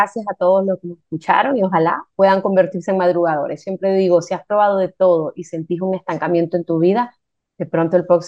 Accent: Nicaragua; yo soy de Nicaragua

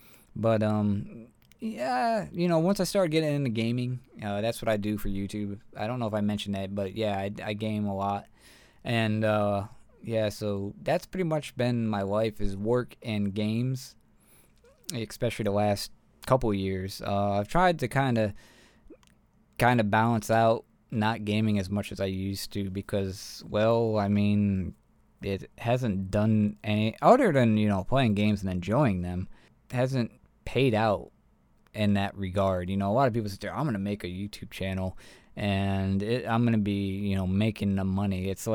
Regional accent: Oneonta, New York, United States; Like I said, upstate though, more cows than people. But my hometown actually had the Oneonta Yankees

